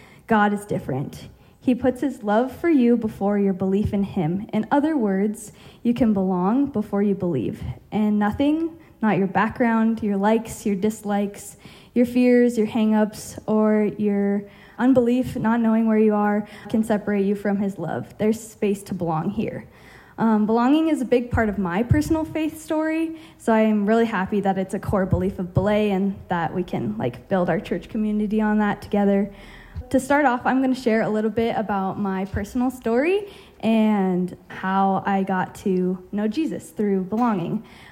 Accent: Arvada, Colorado, United States; now in Boulder, United States; I grew up here in Colorado, just down the street in Arvada, and I've been in Boulder for a month now

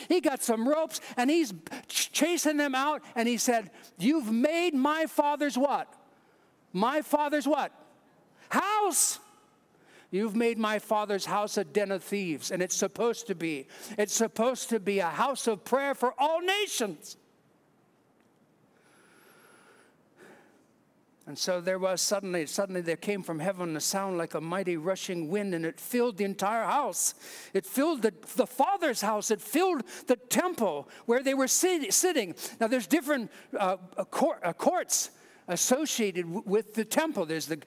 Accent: West Coast, United States; also born or lived in Wisconsin, United States; I'm from the West Coast. Linda's from Wisconsin. We ended up in Wisconsin after I graduated from Dallas Theological Seminary in the early 90s. And we were there for 15 years.

